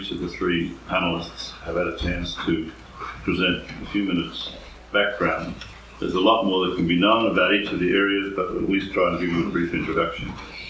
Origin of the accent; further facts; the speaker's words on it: Australia; And I come from Australia